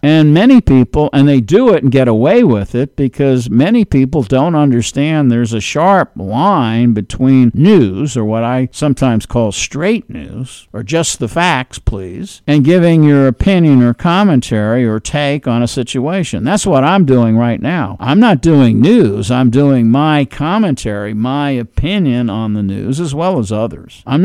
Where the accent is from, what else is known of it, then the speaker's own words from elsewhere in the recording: New York, United States; and I'm from New York, and I used to read it.